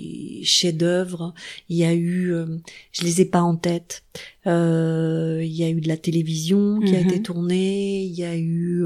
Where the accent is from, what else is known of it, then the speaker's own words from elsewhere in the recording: Paris, Île-de-France, France; J'ai aimé Paris je suis une vraie Parisienne. J'ai tourné, travaillé, rencontré beaucoup de gens à Paris.